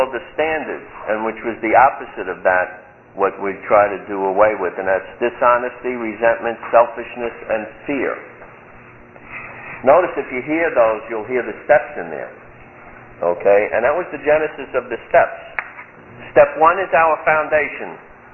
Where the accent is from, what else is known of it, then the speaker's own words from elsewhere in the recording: Brooklyn, New York, United States; a Brooklyn boy and I say it like I at least think it. You know, I know you didn't get that given my lack of accent, but...